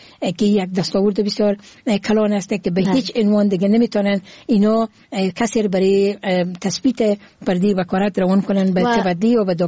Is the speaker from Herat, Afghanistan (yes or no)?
yes; Herat, Afghanistan; born there; زادگاه من هرات هست